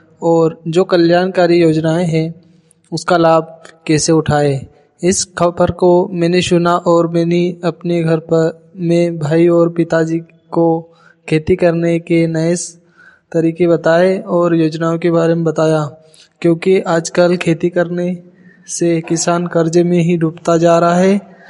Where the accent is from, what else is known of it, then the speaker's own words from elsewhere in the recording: Chhega Makal, India; और मैं ग्राम छेगा माकल से हूँ।